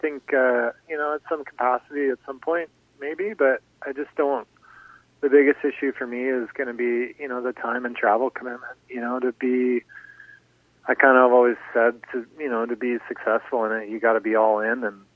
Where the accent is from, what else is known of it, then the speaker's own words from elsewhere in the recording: Canada; also born or lived in United States; bulk of my adult life was in the States. You don't really realize that, you know, I was identified as being Canadian, but, you know, just, a lot of little things that are nice being back in Canada